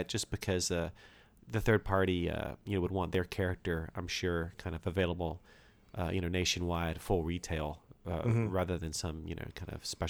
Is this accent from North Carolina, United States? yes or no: yes; North Carolina, United States; And, I grew up in North Carolina, and we didn't have Targets until relatively recently.